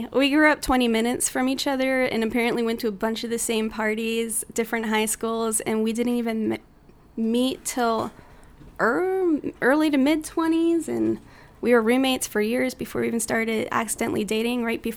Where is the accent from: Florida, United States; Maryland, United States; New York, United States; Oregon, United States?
Maryland, United States; We're both from Maryland.